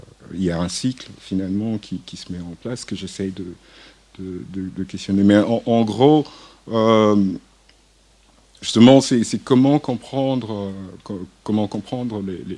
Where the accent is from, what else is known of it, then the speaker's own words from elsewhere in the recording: Lubumbashi, Haut-Katanga, DR Congo; je viens de Lubumbashi, qui est la seconde ville du Congo, enfin, dans le sud, et qui est plutôt une zone minière.